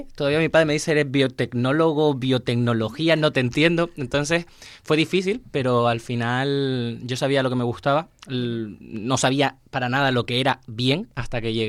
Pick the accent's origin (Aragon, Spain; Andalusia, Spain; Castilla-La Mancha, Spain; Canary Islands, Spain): Canary Islands, Spain; soy de Canarias y en Canarias no está esta carrera